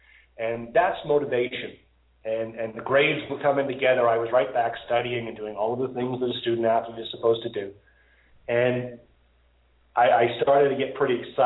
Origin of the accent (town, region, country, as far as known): Canada